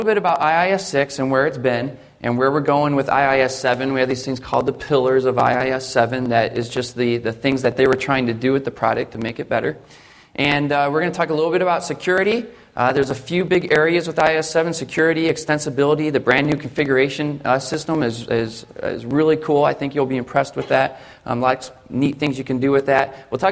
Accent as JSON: {"language": "English", "town": "Columbus", "region": "Ohio", "country": "United States", "said": "I'm from Columbus, Ohio, and I cover Michigan, Ohio, and Kentucky."}